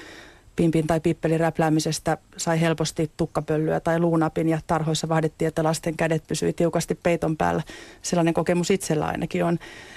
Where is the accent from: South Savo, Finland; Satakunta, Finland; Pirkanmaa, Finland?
Satakunta, Finland; Rauma; also born or lived in Pori; satakuntalaisissa kasvatuksissa, mistä olen itse kotoisin syntynyt Porissa ja kasvanut Raumalla